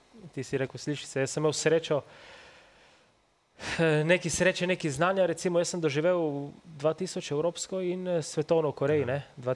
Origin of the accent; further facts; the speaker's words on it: Littoral, Slovenia; Sploh se mi zdi, da smo bili Primorci vedno malo zapostavljeni.